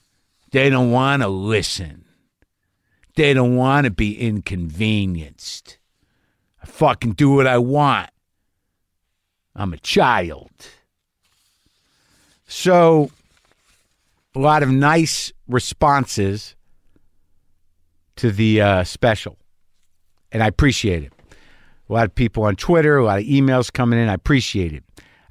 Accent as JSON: {"language": "English", "region": "New Jersey", "country": "United States", "also_born_or_lived": "New York", "said": "I'm of Irish heritage, originally from North Jersey / New York."}